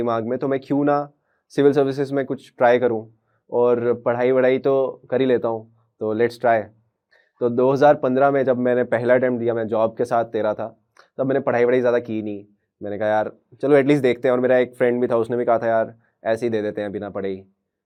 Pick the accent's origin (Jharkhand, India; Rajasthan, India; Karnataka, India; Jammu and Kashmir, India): Jammu and Kashmir, India; Jammu; मैं वैसे तो मैं जम्मू में पला बड़ा हूँ सिटी में, बट जब गर्मियों की छुट्टियाँ होती थी या ऐसे छुट्टियाँ, दिवाली की छुट्टियाँ, तो हम अपने गाँव जाया करते थे। मेरा गाँव कठुआ ज़िले में है